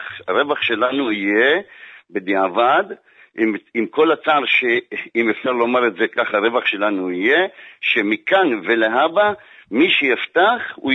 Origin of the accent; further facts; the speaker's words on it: Rishon LeZion, Central District, Israel; born there; אבל אתה מבין שאני נולדתי בראשון לציון